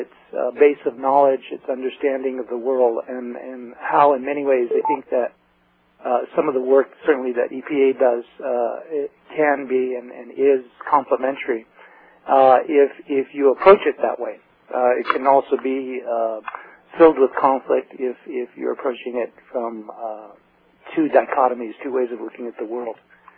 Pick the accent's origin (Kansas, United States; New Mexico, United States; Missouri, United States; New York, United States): New Mexico, United States; Santa Clara Pueblo; I'm from Santa Clara Pueblo, New Mexico, which is one of six Tewa-speaking Pueblos north of Santa Fe, who live north of Santa Fe, and pretty much have been a lifelong resident of New Mexico.